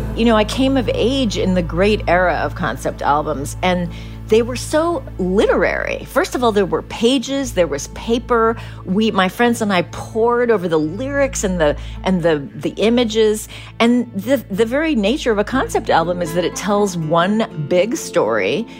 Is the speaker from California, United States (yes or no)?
yes; San Francisco, California, United States; born or raised there